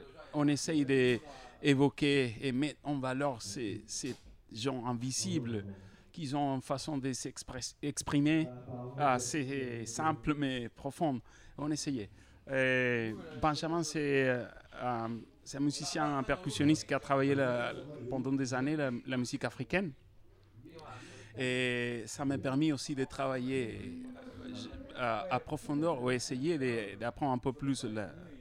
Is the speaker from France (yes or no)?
no; Maracaibo, Zulia, Venezuela; Je viens de Maracaibo, c'est une ville portuaire.